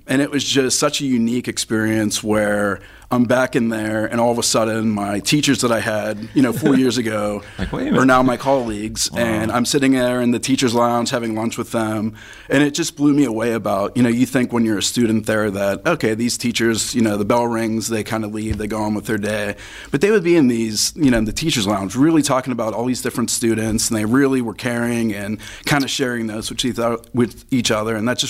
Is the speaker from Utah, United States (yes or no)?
no; Crafton, Pennsylvania, United States; I grew up in Crafton. Now I live in Greentree.